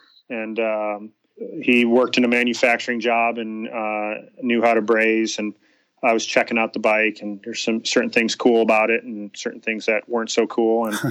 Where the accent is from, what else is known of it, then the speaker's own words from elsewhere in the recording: Chicago, Illinois, United States; now in Arizona, United States; I grew up in Chicago, and that wasn't the case, certainly.